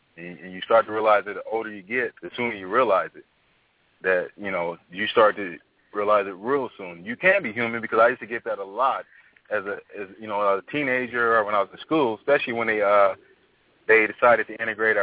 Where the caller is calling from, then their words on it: Las Vegas, Nevada, United States; calling from Las Vegas, Nevada.